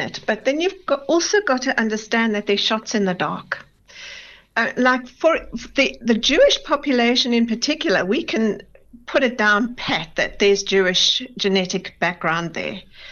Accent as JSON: {"language": "English", "country": "South Africa", "said": "But I embrace the fact that I'm a South African."}